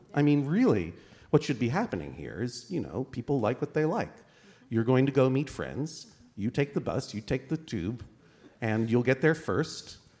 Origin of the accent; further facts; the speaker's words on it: Boston, Massachusetts, United States; I grew up in Boston, Massachusetts. We have a subway.